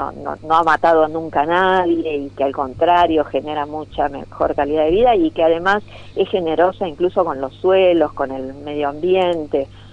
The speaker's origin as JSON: {"language": "Spanish", "country": "Argentina", "said": "sino porque somos ciudadanas argentinas"}